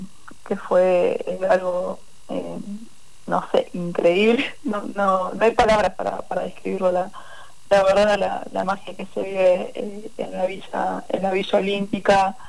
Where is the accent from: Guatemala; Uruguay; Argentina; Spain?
Argentina; Como argentino te pone orgulloso